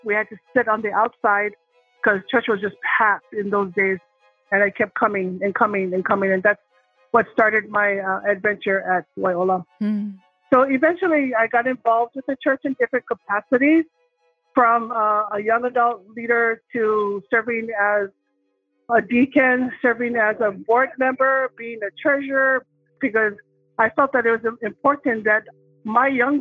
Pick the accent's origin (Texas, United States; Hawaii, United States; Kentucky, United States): Hawaii, United States; Makena; Well, my family's originally from the south side of Maui in an area called Makena.